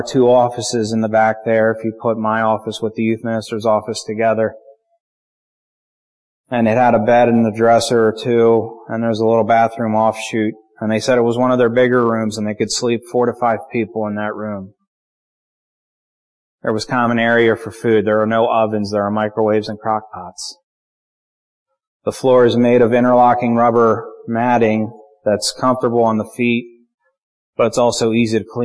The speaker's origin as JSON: {"language": "English", "town": "Willow Street", "region": "Pennsylvania", "country": "United States", "tie": "born or raised there", "lives_now": "East Petersburg, United States", "said": "I'm a white suburban kid. I grew up in Willow Street and I live in East Petersburg now."}